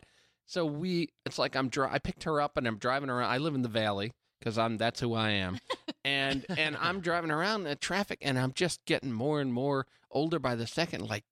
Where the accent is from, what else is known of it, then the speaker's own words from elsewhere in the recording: Wisconsin, United States; Yeah, no, I'm from Wisconsin, and I look exactly...